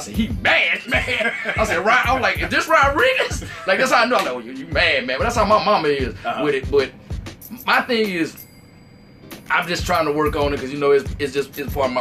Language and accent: English; Mississippi, United States; And I'm from Mississippi, so that's saying, so if I'm from Mississippi and I don't know